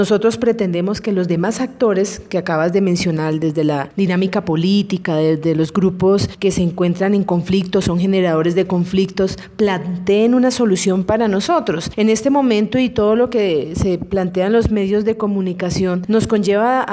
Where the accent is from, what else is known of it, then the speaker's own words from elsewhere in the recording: Colombia; como seres humanos, como colombianos, como ciudadanos